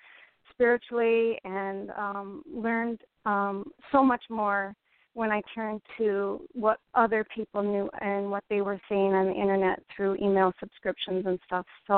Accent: Grand Rapids, Michigan, United States; I am from Grand Rapids, Michigan

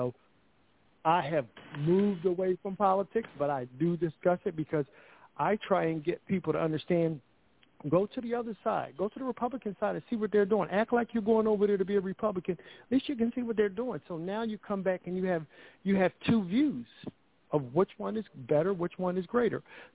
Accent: Philadelphia, Pennsylvania, United States; even though I came from the projects. I'm from Philadelphia. It doesn't make me special, but I'm just involved.

